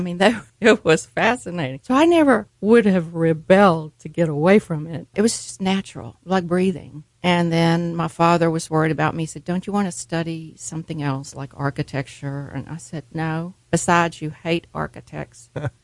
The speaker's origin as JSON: {"language": "English", "town": "Houston", "region": "Texas", "country": "United States", "tie": "born there", "lives_now": "Austin, United States", "said": "I was born in Houston, and my parents were West Texans, and my father an engineer"}